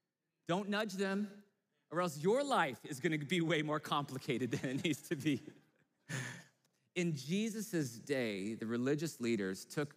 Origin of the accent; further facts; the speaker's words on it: Edmonton, Alberta, Canada; I don't wanna take too much time, I'm from Edmonton.